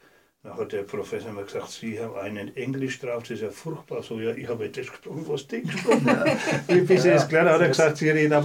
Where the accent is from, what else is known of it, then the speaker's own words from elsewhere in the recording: Höfen, Bavaria, Germany; Ich bin in Höfen aufgewachsen da drum. Und dann bin ich nach Oberasbach gezogen.